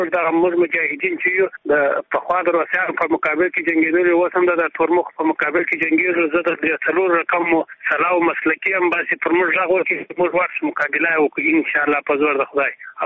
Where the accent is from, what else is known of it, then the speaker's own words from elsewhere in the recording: Helmand, Afghanistan; now in Kandahar, Afghanistan; د هلمند ولایت یم، مګر پروت په کندهار کې یم.